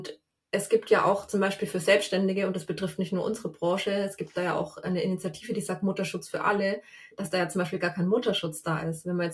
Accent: Bavaria, Germany; ich komme aus Bayern. Also ich

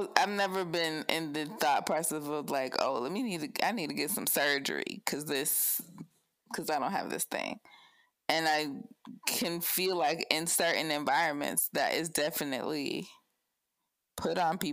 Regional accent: Atlanta, Georgia, United States; I mean, I grew up in Atlanta and I never had the desired body type of those in Atlanta.

